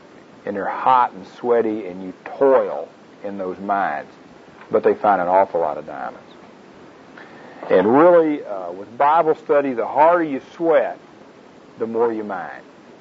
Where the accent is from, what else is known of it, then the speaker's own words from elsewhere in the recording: Forney, Texas, United States; I'm from the Dallas area. Actually, I'm from Forney, which is, anybody know where Forney is?